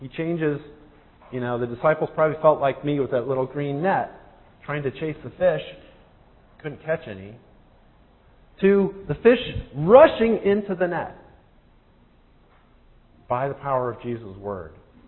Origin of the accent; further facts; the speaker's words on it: Alpena, Michigan, United States; So where I grew up in Alpena, Michigan, we've got somebody here from Alpena, Michigan here today, by the way, a friend of mine.